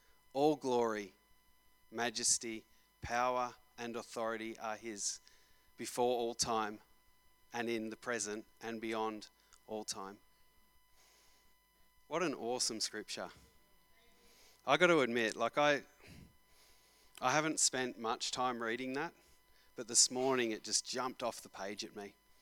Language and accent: English; East Coast, Australia; also born or lived in New Zealand; now in Perth, Australia; my family from New Zealand rather, back to Australia, to a place we'd never been before, to Perth. I grew up on the East Coast, forgive me, but we're here now.